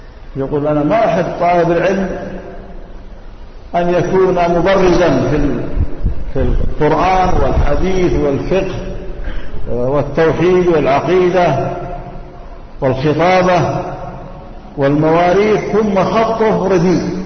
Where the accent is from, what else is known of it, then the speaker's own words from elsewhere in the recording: Yemen; قائم بالدعوة عندنا في اليمن والتعليم والتأليف والتحقيق